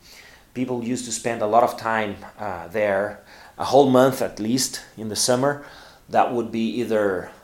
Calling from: Porto Alegre, Rio Grande do Sul, Brazil; English is a second language

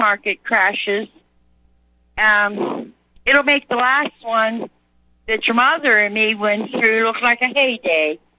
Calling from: Pennsylvania, United States; also born or lived in Tennessee; I'm from Pennsylvania, but I haven't lived here all my life. Half of my life I lived in Tennessee.

